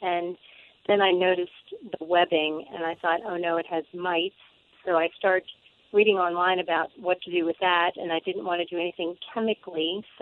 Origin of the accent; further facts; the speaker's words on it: Sewickley, Pennsylvania, United States; I'm actually from Sewickley, Pennsylvania.